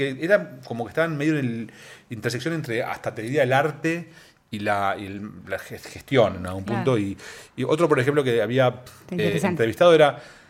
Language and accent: Spanish; Argentina; siendo argentino